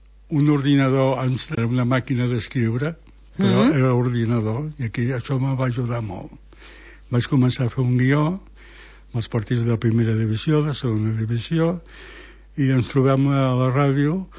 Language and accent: Catalan; Barcelona, Catalonia, Spain; born there; jo vaig néixer a Barcelona.